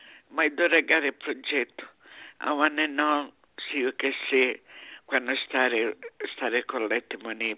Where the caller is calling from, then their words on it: New York, United States; I call you from New York.